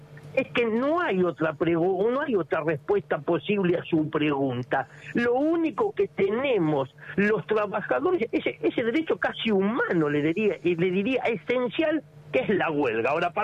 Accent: Río Negro, Argentina; Mire, yo vengo de la provincia de Río Negro.

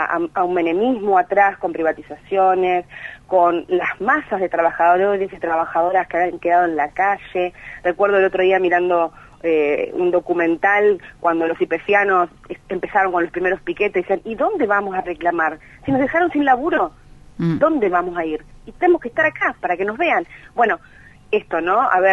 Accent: Florencio Varela, Buenos Aires Province, Argentina; vivía en Buenos Aires, yo soy de Florencio Varela, así que yo estaba viviendo todavía allá en Buenos Aires

